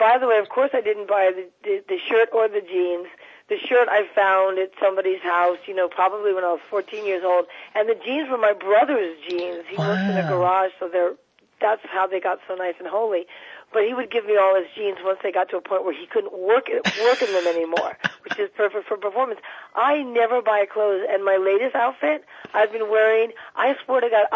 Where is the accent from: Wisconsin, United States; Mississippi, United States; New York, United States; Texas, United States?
New York, United States; New York City; And when I was growing up, we would run throug